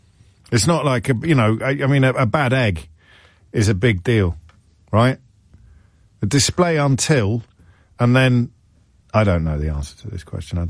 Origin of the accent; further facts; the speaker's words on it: Kidderminster, West Midlands, United Kingdom; I grew up in Kidderminster, mate.